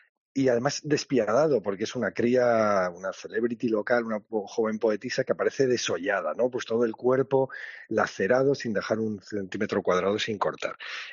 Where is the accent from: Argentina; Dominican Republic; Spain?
Spain; La Rioja; Pues tenía yo una cuenta pendiente con La Rioja, con mi tierra, después de haber, fíjate, ido de aquí para allá por el mundo